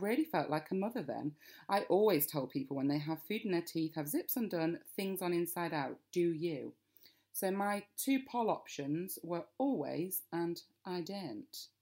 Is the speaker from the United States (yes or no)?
no; United Kingdom